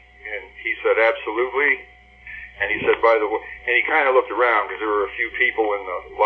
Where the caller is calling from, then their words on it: Akron, Ohio, United States; Hi, Nicholas. … Akron, Ohio.